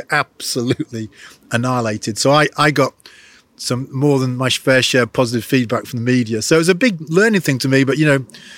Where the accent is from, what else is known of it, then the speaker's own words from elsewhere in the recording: England, United Kingdom; I'm very English.